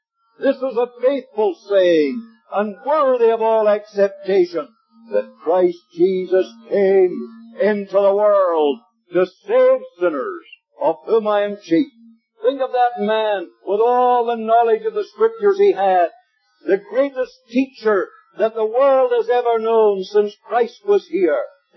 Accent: Ballymena, Northern Ireland, United Kingdom; also born or lived in Lurgan; Now, I was born in Lurgan, but I'm not a Lurgan man. The Lurgan brethren don't like to say that. I'm not a Lurgan man. I'm a Ballymena man. I came to live here in 1928.

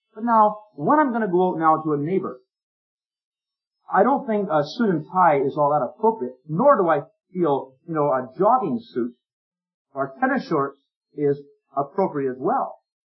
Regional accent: Newfoundland and Labrador, Canada; I said, " … from Newfoundland," and I said, I know your brother, Harv.

